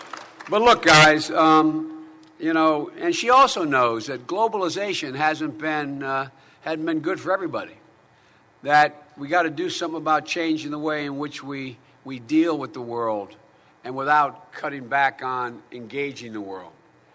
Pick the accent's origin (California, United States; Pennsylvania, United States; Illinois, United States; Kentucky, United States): Pennsylvania, United States; Scranton; her grandpa was from Scranton, my hometown, and her dad was from Scranton.